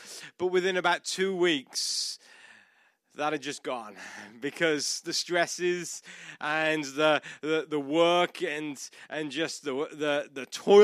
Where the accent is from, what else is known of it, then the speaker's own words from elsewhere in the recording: United Kingdom; I'm not Australian and I'm not South African. I'm British. Because I get that all the time.